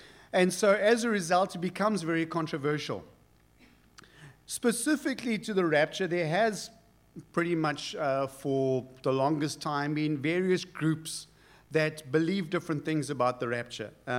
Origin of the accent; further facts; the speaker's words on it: South Africa; we might, as South African Christians, never experience that degree of persecution